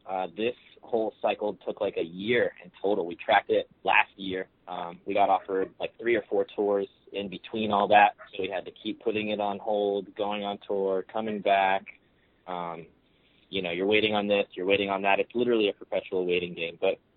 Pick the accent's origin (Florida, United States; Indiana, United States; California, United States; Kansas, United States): Florida, United States; No, luckily, you know, we're all from South Florida. We all live relatively close to each other